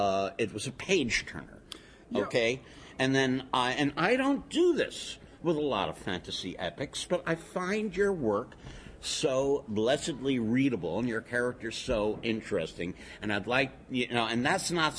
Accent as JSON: {"language": "English", "region": "New York", "country": "United States", "said": "And, yes, one of the many, I'm a New Yorker, one of the many times we have destroyed New York in cinema."}